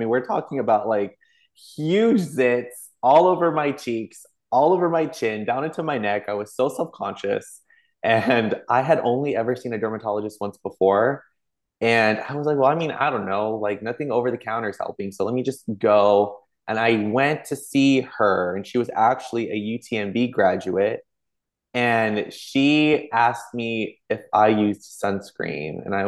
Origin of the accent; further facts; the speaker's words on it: McAllen, Texas, United States; also born or lived in Mission, Texas; born and raised in the Rio Grande Valley, deep South Texas, born in McAllen. Spent some of my early years in McAllen and then went to Mission